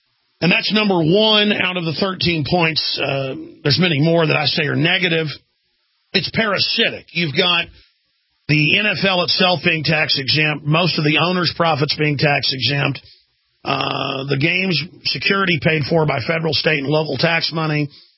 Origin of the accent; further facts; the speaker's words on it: Dallas, Texas, United States; sitting there every Sunday and, of course, Monday nights with my parents growing up in Dallas, Texas, watching people like Roger Staubach play